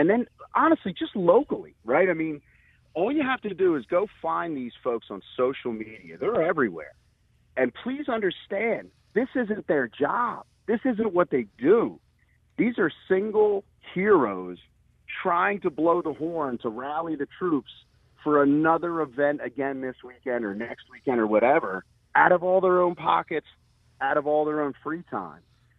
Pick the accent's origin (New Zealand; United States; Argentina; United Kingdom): United States; Levittown, Pennsylvania; And Gene and I grew up in a similar, you know, we're from Levittown, Pendle area, that area.